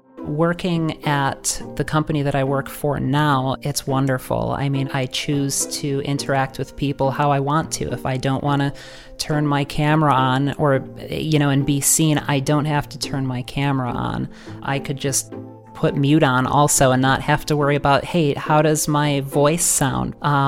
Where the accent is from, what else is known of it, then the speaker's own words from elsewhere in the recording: Rochester, New York, United States; I'm from Rochester, New York.